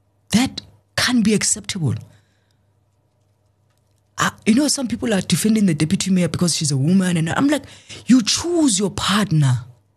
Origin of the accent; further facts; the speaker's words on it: South Africa; I, as a South African, have got, I must also take responsibility